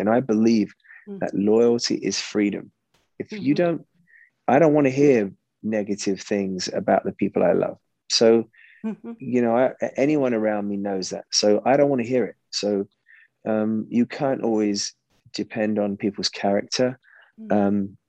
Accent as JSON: {"language": "English", "region": "London", "country": "United Kingdom", "tie": "born or raised there", "said": "I need to get back to Britain and my hometown of London"}